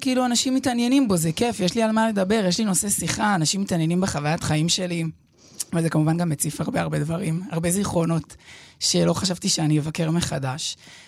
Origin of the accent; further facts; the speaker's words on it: Gush Katif, Gaza Strip, Palestine; כן, אני גדלתי בגוש קטיף